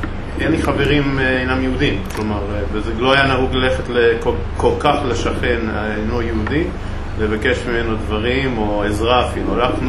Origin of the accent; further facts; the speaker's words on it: Australia; also born or lived in South Africa; כשהייתי בן 4, עברתי מדרום אפריקה לגור באוסטרליה. אז החוויה של הקהילה שלי, זה הקהילה הדרום אפריקאית היהודית באוסטרל.